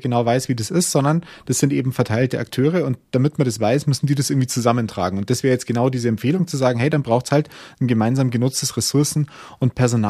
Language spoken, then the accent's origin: German; Bavaria, Germany; Ich komme ja aus Bayern